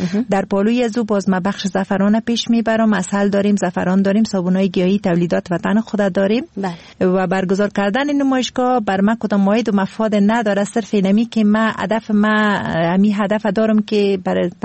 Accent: Kabul, Afghanistan; خودم از کابل هستم، تا فعلا طرف ولایت های خود هیچ نرفتیم.

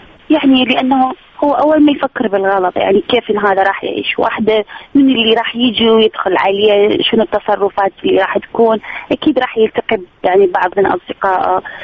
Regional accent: Iraq; احنا خاصة من العراق

